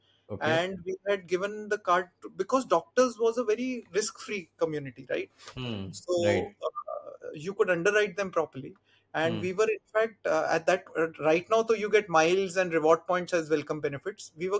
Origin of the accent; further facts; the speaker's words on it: Delhi, India; So dad was in the army. So we were traveling everywhere. So my life was mostly in hostels and various army cantonments. But then we settled down in Delhi. You can make out I'm more or less like a Delhi Punjabi kind of a person.